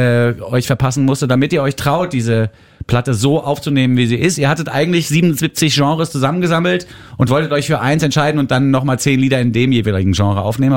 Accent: Bavaria, Germany; aber ich bin Bayer und in Bayern könnte man auch sagen

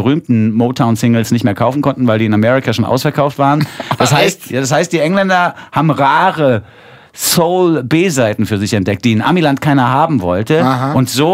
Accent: Lower Saxony, Germany; Obwohl, ich komme ja gar nicht aus dem Ruhrpott, ich komme ja aus dem Emsland.

